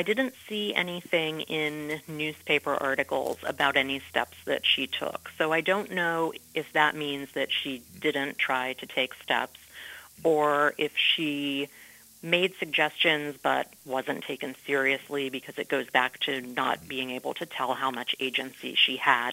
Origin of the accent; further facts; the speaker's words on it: New Jersey, United States; I grew up in New Jersey because my dad was a professor in New Jersey, but my grandparents and all of the extended family were in southwestern Pennsylvania.